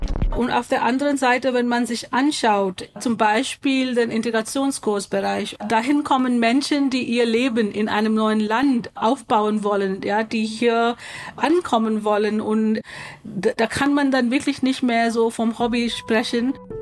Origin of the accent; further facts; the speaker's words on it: Mumbai, Maharashtra, India; Ich bin in Indien, in Mumbai aufgewachsen, Ende 80er, Anfang 90er.